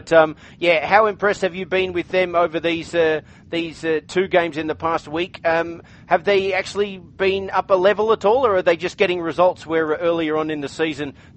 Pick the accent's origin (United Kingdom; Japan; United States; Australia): Australia; as an Australian